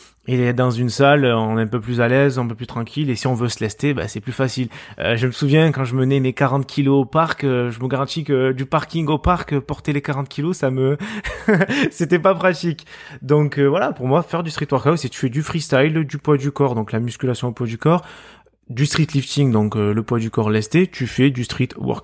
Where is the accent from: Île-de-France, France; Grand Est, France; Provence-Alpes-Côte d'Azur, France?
Provence-Alpes-Côte d'Azur, France; Marseille; accent: Marseille; Je suis marseillais, on peut l'entendre très certainement à ma voix. J'ai 27 ans